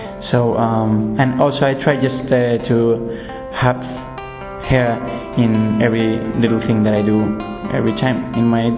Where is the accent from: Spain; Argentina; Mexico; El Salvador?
Spain; Madrid, Community of Madrid; soy de España, de Madrid, tengo 23 años